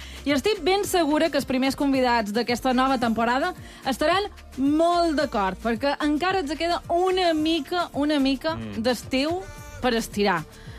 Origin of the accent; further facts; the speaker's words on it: Bunyola, Balearic Islands, Spain; Que són les festes de Bunyola del meu poble.